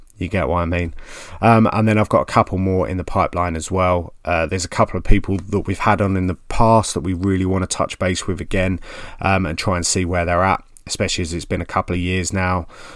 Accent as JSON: {"language": "English", "region": "East of England", "country": "United Kingdom", "accent": "Essex", "said": "don't say my Goppin Essex accent because you're stuck with that."}